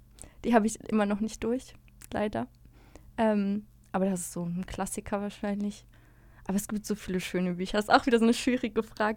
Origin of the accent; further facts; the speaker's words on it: Wuppertal, North Rhine-Westphalia, Germany; born there; Also ich bin in Wuppertal geboren, also Regen mag ich auch sehr gern.